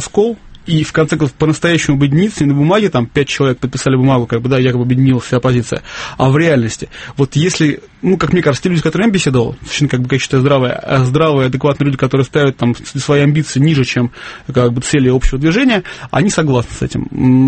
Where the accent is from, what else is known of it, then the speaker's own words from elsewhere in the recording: Saint Petersburg, Russia; Мы петербуржцы, не против флага Петербурга.